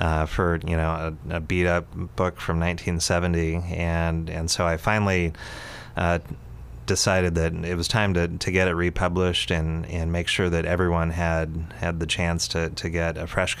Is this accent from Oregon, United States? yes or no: yes; Roseburg, Oregon, United States; also born or lived in Glide; that was still open when I was growing up in Roseburg and Glide.